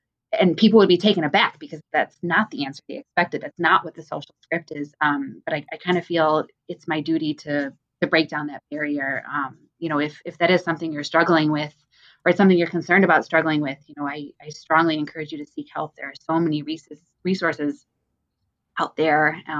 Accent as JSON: {"language": "English", "town": "Chicago", "region": "Illinois", "country": "United States", "tie": "born or raised there", "said": "You know, I'm American. I've grown up in Chicago. I still live in the area."}